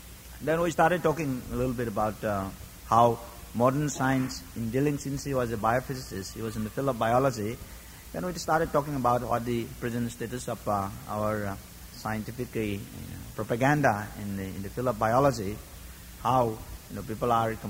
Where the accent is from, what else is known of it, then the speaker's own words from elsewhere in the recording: India; since I'm from India